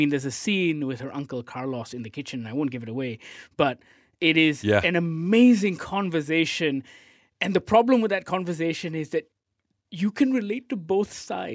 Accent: Malaysia; Otherwise, no, I think this film, as a Malaysian, I think it is a definite watch

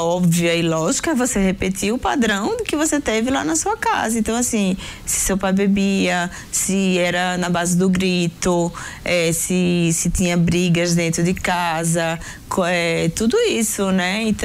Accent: Northeast Region, Brazil; nós somos do Nordeste

